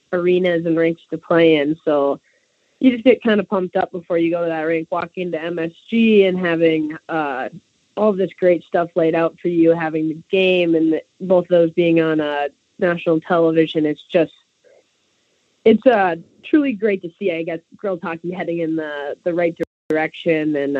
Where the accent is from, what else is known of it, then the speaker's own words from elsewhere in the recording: Michigan, United States; But yeah, I'm from Michigan originally.